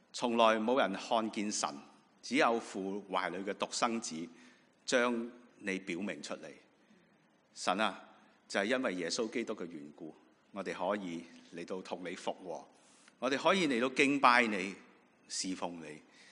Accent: China

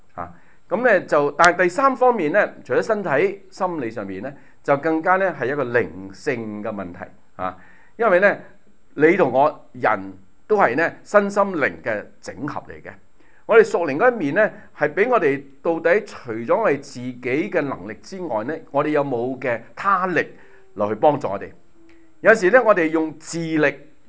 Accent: China; 我哋一個中國人喺一個主要係西人嘅社會裏邊工作。

